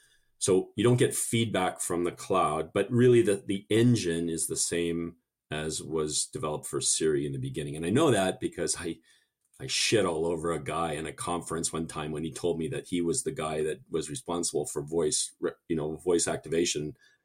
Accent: Canada; accent: half Canadian; And it must be my half Canadian accent.

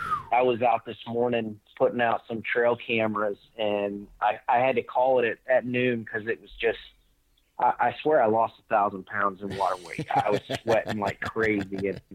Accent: Florida, United States; I grew up in the Southeast in Northwest Florida. And I tried to import those Southeast style hunting tactics out to the Colorado Rockies.

